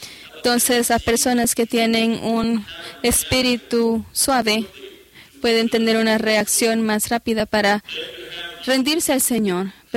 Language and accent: Spanish; New Hampshire, United States; Spanish is a second language; Y yo soy de New Hampshire, que es conocido para el granito.